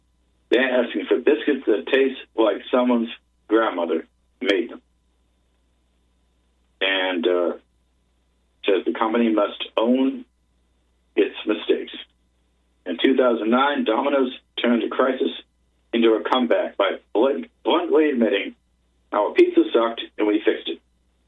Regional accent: the South, United States; I grew up in the South, still live there today.

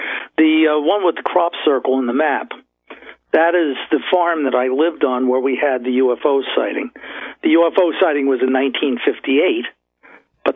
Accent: Middletown, New Jersey, United States; I'm from Middletown. I've lived in Middletown, as did my wife.

